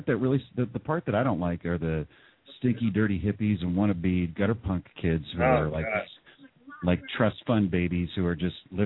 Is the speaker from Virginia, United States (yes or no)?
no; San Jose, California, United States; I grew up in the South Bay in San Jose, and I always had an affinity because we're kind of split down the middle as far as like location wise